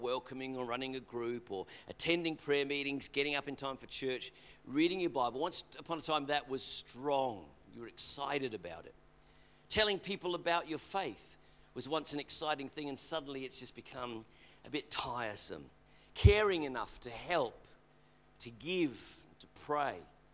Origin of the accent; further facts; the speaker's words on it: England, United Kingdom; I have very fond memories of Christmas growing up in England.